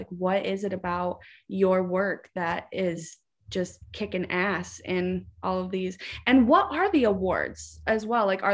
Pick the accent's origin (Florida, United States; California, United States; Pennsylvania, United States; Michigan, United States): Michigan, United States; where I live, especially where I grew up in Northern Michigan, it's like, there are so many small-minded conservative people